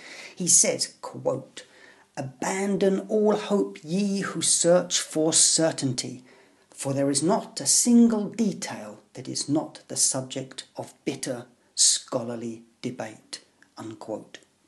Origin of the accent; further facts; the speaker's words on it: London, United Kingdom; Growing up in London during the 1970s and 1980s, you had no choice but to adopt a political stance.